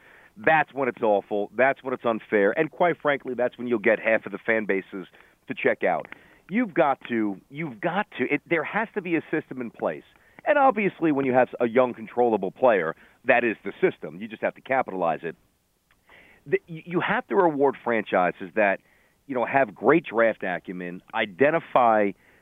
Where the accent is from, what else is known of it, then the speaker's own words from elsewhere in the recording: New York, United States; even though I'm from New York